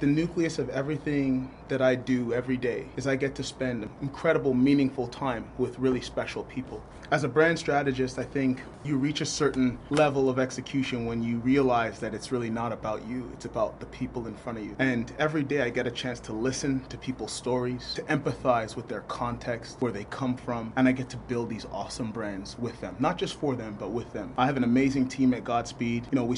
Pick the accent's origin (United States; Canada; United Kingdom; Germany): Canada; Ottawa, Ontario; And I'm an Ottawa native. I was born and raised in Ottawa